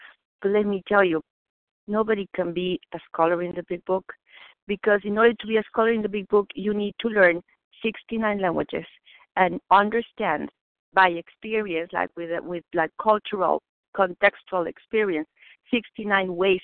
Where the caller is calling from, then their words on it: Boston, Massachusetts, United States; I'm calling from Boston.